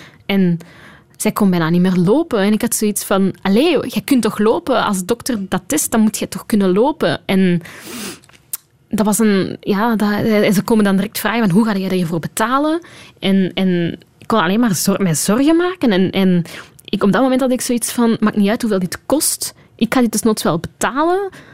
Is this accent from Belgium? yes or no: yes; Flanders, Belgium; now in Brussels, Belgium; Dat was wat specifiek over eenzaam voelen als Vlaming in Brussel.